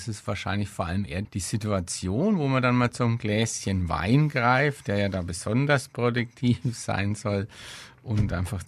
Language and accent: German; Schwabach, Bavaria, Germany; accent: Middle Franconian; wie man ja hört, bin ich Mittelfranke von Geburt her, komme aus Schwabach bei Nürnberg, einer Stadt, die so einiges mit Schweinfurt gemeinsam hat und immer im Alphabet der bayerischen kreisfreien Städte eins drüber steht. Da bin ich geboren, bin ich aufgewachsen